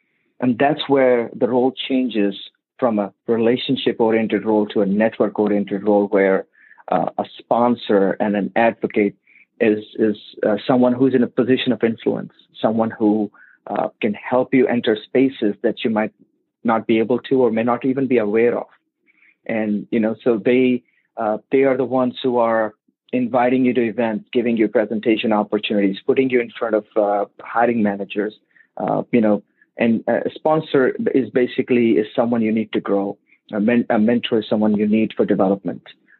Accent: India; moved away as an adult; now in United States; I was born and raised in India. So my first job when I moved to the U.S. Was with AT&T.

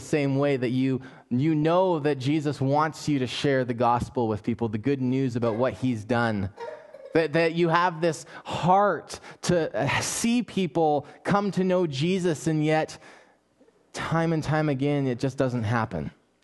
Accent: Canada; We're Canadian after all.

